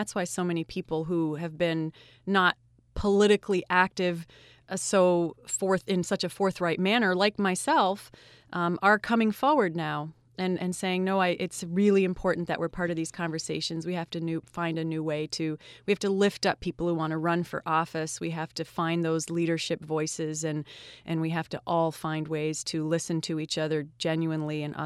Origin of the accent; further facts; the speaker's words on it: Canada; I am Canadian